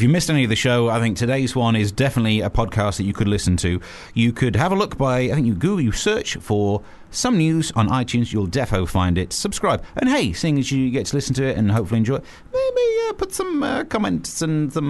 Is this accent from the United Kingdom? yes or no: yes; United Kingdom; because I am British, I am nothing shy of passive-aggressive about it.